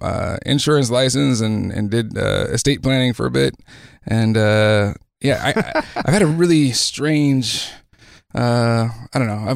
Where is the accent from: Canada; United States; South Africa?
United States; Beaufort, South Carolina; born there; also born or lived in Hawaii; My dad was in the Marine Corps, so I was born in Beaufort, South Carolina, which is where Parris Island is